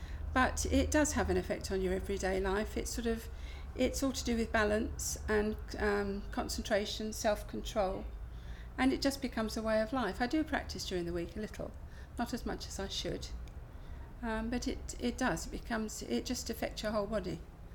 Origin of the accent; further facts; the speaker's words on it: Barnet, London, United Kingdom; I'm 71 years old, and I come from Barnet, which is North London.